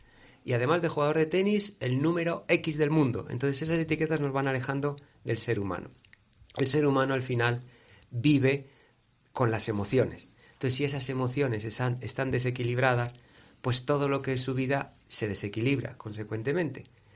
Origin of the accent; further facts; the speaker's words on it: Arnedo, La Rioja, Spain; Sí, en mi tierra.